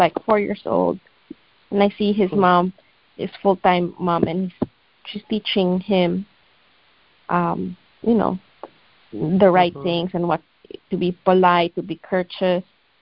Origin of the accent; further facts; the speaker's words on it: Philippines; now in United States; growing up in the Philippines, there were, you know, every home, even the homes of the poor, have TV.